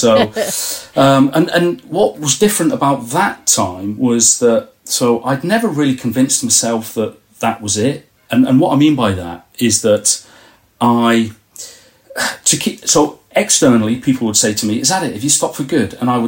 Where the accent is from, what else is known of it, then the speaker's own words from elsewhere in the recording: East Midlands, United Kingdom; from Northamptonshire, nearly 49 at the end of the month